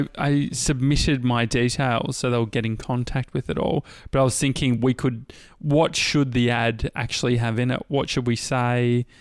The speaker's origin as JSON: {"language": "English", "town": "Dandenong", "region": "Victoria", "country": "Australia", "tie": "born or raised there", "said": "Mate, that's what I grew up near Dandenong."}